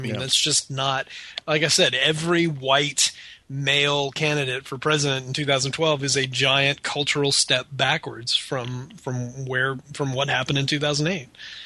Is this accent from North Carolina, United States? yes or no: no; Mississippi, United States; I grew up, I mean, we all know I'm from Mississippi, but I grew up in Forrest County, and that's Nathan Bedford Forrest County.